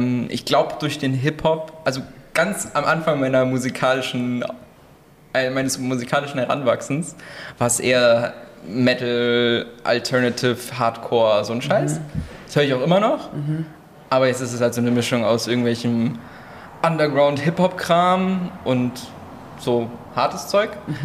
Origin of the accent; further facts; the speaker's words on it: Dietzenbach, Hesse, Germany; Ich bin in Dietzenbach aufgewachsen